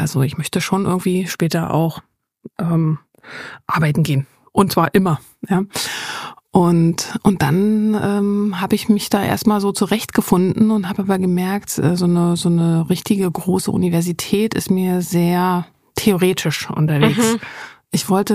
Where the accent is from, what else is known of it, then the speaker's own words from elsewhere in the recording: East Berlin, Berlin, Germany; als ich nämlich 16 war, ist hier gerade in Berlin die Mauer gefallen. Mhm. Und ich komme ja aus Ost-Berlin.